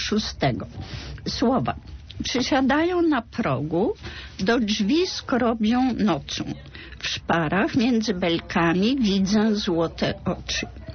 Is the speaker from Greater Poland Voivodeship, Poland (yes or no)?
yes; Poznań, Greater Poland Voivodeship, Poland; born there; jestem poznanianką z urodzenia, więc próbowałam scharakteryzować życie we własnym mieście